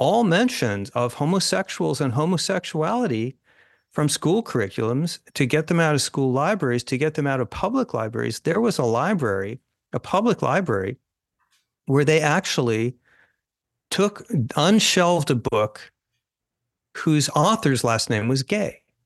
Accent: Virginia, United States; Senator Tim Kaine of my home state of Virginia

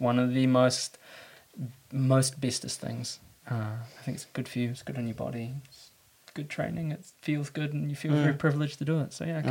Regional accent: Auckland, New Zealand; I'm from Auckland.

